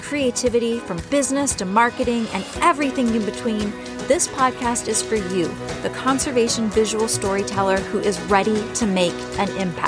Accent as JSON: {"language": "English", "region": "California", "country": "United States", "tie": "born there", "said": "I say most excellent. I say rad. I say stoked. I was born on California coast."}